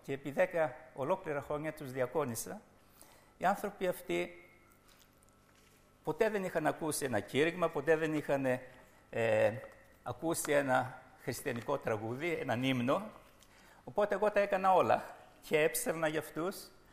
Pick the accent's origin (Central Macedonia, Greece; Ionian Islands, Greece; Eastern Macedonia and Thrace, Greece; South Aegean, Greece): Central Macedonia, Greece; Neapoli; now in Sweden; εκεί μένω 50-51 ολόκληρα χρόνια. Αλλά μην μου πείτε ότι είμαι Σουηδός, είμαι Έλληνας, είμαι Θεσσαλονικιός, είμαι Νεαπολίτης. Οι Σουηδοί με λένε Έλληνα, οι πατριώτες μου εδώ με λένε Σουηδό. Αλλά ευτυχώς που εγώ είμαι χριστιανός